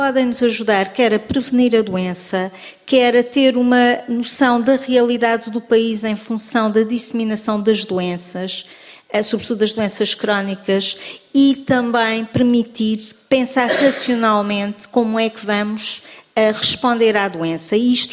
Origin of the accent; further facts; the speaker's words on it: Montijo, Setúbal, Portugal; Eu sou do distrito de Setúbal e eu sou do Montijo.